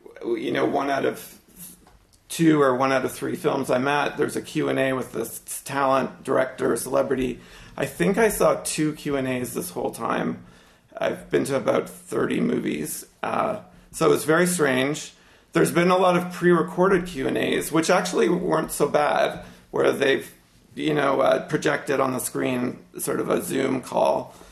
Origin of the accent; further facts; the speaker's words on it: Canada; I feel like it's been exciting as a Canadian watching his career going up and up and up.